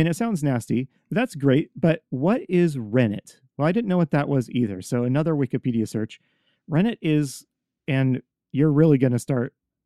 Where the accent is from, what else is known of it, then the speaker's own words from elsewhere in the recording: United States; I'm an American. I've never heard of it.